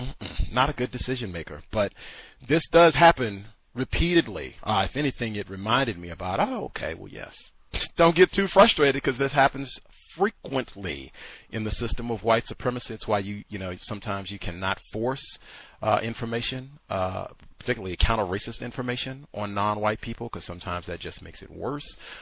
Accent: Virginia, United States; born there; I was supposed to see this because I've said I was born in Virginia, so, you know, the whole state of Virginia loves Michael Vick and watched his career.

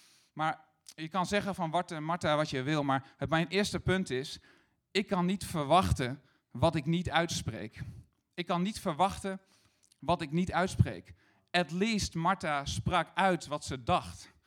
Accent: Elburg, Gelderland, Netherlands; En ik groeide op in de Bijbelbelt in Elburg

